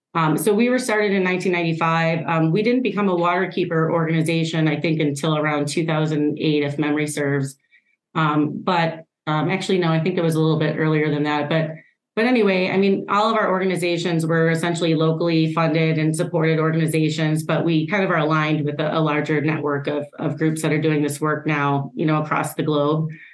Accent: Chicago, Illinois, United States; now in Milwaukee, United States; I have been here like 21 years. Crazy. I'm from Chicago originally.

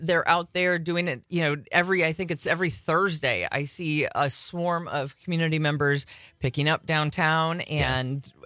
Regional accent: Hortonville, Wisconsin, United States; I am local now, yes. I'm originally from Hortonville, actually.

